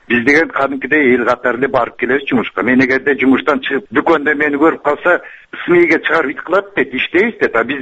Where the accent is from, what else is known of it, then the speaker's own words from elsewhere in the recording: Naryn, Naryn Region, Kyrgyzstan; Нарындан болом.